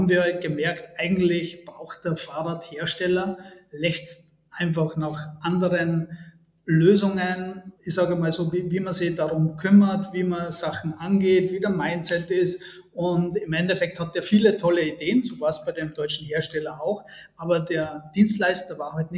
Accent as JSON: {"language": "German", "town": "Kuchl", "region": "Salzburg", "country": "Austria", "said": "also wir kommen ja beide aus Kuchl"}